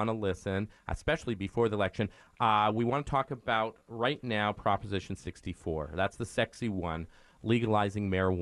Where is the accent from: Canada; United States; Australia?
Canada; Especially being a Canadian.